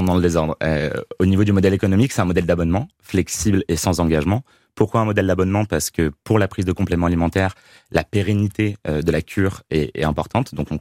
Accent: United States; French is a second language; en plus moi je viens des États-Unis à l'origine, donc je m'octroie cette excuse

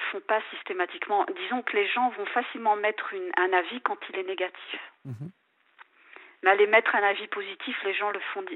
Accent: Belgium; du fait que je venais de Belgique, on n'a pas trop donné

